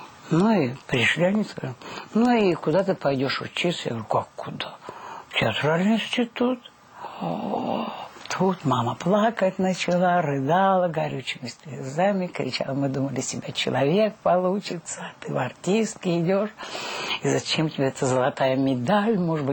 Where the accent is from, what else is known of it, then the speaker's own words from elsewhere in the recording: Rostov-on-Don, Rostov Oblast, Russia; born there; also born or lived in Tuapse / Taganrog / Shakhty / Novorossiysk; Родилась я в Ростове-на-Дону, потом поехали в Туапсе, потом в Таганрог, потом в Шахты, потом в Новороссийск.